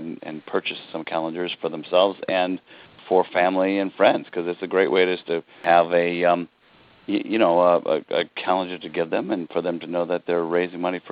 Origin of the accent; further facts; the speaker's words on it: Iowa, United States; now in California, United States; And I grew up in the Midwest, in Iowa, and I have seven brothers and sisters